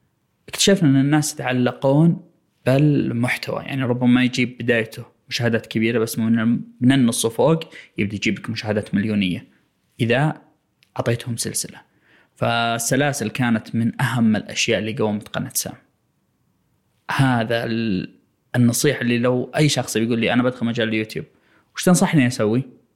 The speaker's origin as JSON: {"language": "Arabic", "country": "Saudi Arabia", "said": "إحنا سعودية نأخذ شيء ونحطه في مكان ثاني"}